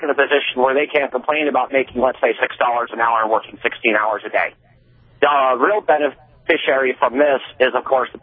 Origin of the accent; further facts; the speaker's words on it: Northern Ireland, United Kingdom; moved away; I'm 31, and I started the process when I was 17. My family's been moving here for generations. I'm from Northern Ireland